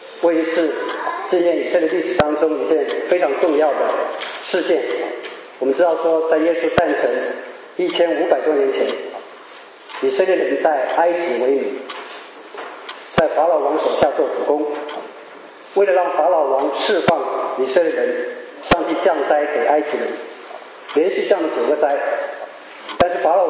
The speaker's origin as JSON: {"language": "Chinese", "country": "China", "said": "但是很巧合的是今天也是我们中国人说的清明节，对吗？"}